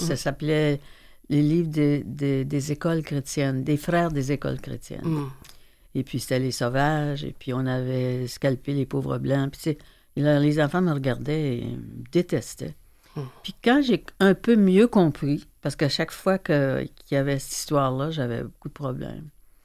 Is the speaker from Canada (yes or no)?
yes; Trois-Rivières, Quebec, Canada; also born or lived in Audelac; moi, j'ai été élevée à Audelac jusqu'à l'âge du temps de l'école. Mm. Après ça, j'ai été à Trois-Rivières avec mes parents. J'allais à l'école à Trois-Rivières.